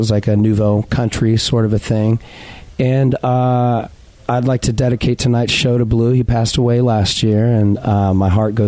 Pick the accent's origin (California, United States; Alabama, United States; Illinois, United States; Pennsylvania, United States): California, United States; Long Beach; I moved away from Southern California, from Long Beach, and from where I am from, and moving to the South